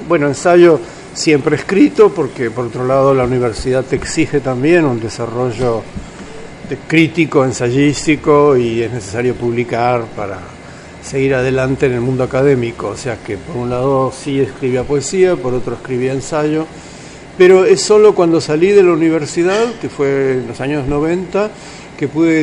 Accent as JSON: {"language": "Spanish", "country": "Uruguay", "also_born_or_lived": "Paris / Germany / New York", "said": "soy uruguayo, como tú sabes"}